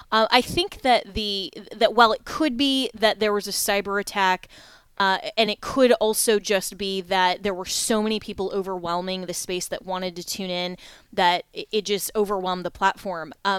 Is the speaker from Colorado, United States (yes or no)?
yes; Colorado, United States; now in Florida, United States; Coming from Colorado, which used to be my home state, which was one of the first to pass Amendment 64 in that state